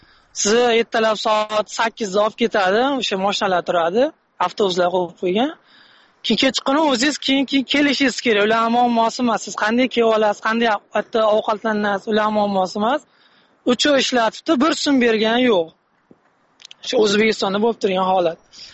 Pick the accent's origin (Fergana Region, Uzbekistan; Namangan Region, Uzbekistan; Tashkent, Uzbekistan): Fergana Region, Uzbekistan; Kokand; O'zim Qo'qonlikman.